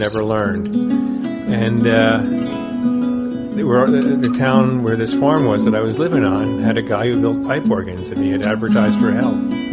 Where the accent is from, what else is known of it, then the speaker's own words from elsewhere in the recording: New Jersey, United States; moved away as an adult; now in New York, United States; I grew up in New Jersey, and I moved to New York when I was like 22.